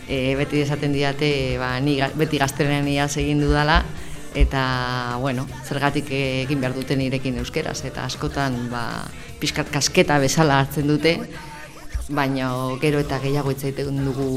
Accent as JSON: {"language": "Basque", "town": "Tolosa", "region": "Basque Country", "country": "Spain", "second_language": "Basque", "lives_now": "Hondarribia, Spain", "said": "Bai, jatorriz Tolosakoa naiz."}